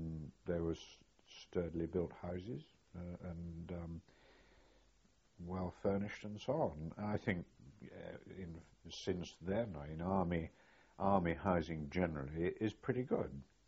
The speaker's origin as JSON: {"language": "English", "town": "Edinburgh", "region": "Scotland", "country": "United Kingdom", "tie": "born there", "said": "I was born in Edinburgh on the 1st of October 1930."}